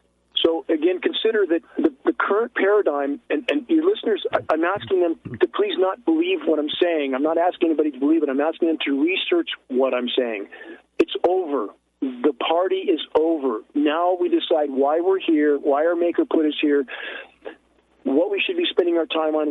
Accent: California, United States; I grew up in snow in the San Gabriel Mountains.

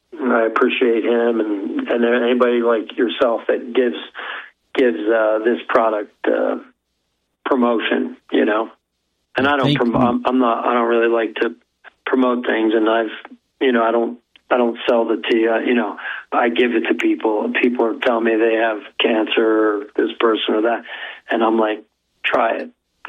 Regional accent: New Jersey, United States; now in Colorado, United States; I'm originally from New Jersey, so it's a high cancer rate from where I'm from.

